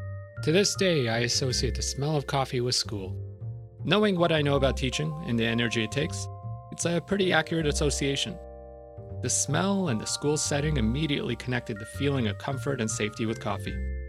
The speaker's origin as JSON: {"language": "English", "country": "Canada", "said": "As a Canadian, going to an all-inclusive for a week in Cuba should be a condition of citizenship."}